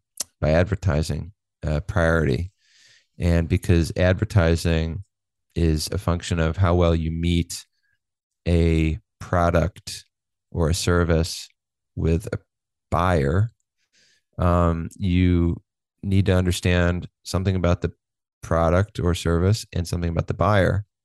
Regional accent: Chicago, Illinois, United States; You know, as much as I grew up in Wrigley Field, I would say Michael Jordan.

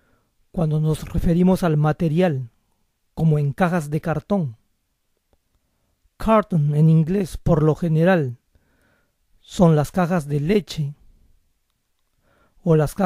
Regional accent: Peru; En mi país de origen, Perú

